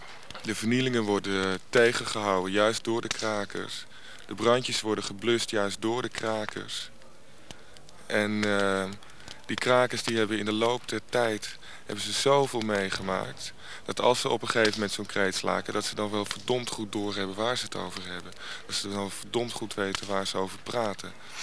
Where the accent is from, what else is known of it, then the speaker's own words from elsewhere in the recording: Amsterdam, North Holland, Netherlands; Ik kom uit de Transvaalbuurt in de Oost.